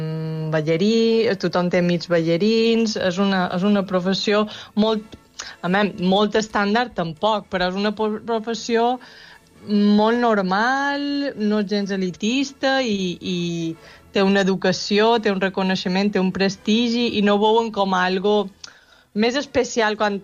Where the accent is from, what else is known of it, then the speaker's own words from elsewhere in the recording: Banyabufar, Balearic Islands, Spain; born there; Jo vaig néixer a Banyabufar